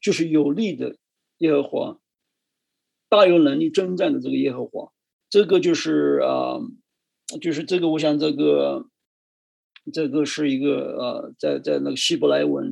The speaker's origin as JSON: {"language": "Chinese", "country": "China", "said": "我们中国人，我好像从来没有在中国的那个文化这个书里面或小说里面或诗歌里面很少用这个新郎和勇士来形容太阳"}